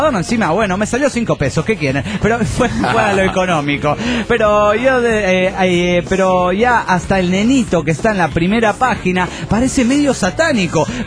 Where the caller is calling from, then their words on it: La Paz, Baja California Sur, Mexico; Soy el … de La Paz, Baja California Sur.